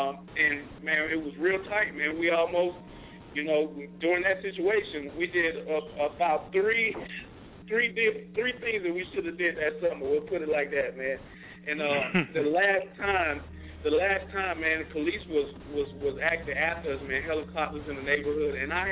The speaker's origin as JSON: {"language": "English", "town": "Atlanta", "region": "Georgia", "country": "United States", "tie": "born or raised there", "said": "Man, I grew up in Atlanta, West Side, and I'm original what they call Grady Baby, with the local hospital down here in the A."}